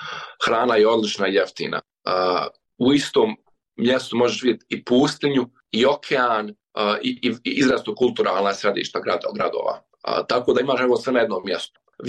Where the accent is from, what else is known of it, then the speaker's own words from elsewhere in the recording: Bosnia & Herzegovina; ja sam iz Bosne i Hercegovine